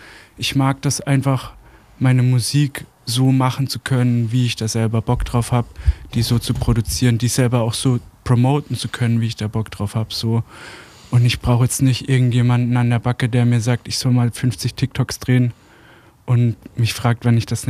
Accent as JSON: {"language": "German", "town": "Karlsruhe", "region": "Baden-Württemberg", "country": "Germany", "lives_now": "Leipzig, Germany", "said": "ich bin jetzt 3 Jahre hier, aber ursprünglich komme ich aus Karlsruhe, Landkreis Karlsruhe. Genau, und da fand ich es nicht so geil und dann habe ich gedacht, ich ziehe mal möglichst weit weg und jetzt hocke ich hier in Leipzig so seit 3 Jahren ungefähr."}